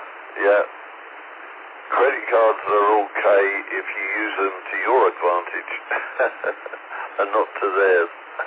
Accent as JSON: {"language": "English", "region": "South East England", "country": "United Kingdom", "moved": "as an adult", "lives_now": "Canada", "said": "I am Canadian, but not Canadian, originated out of England, southeast corner, Kent, and emigrated here 15 years ago."}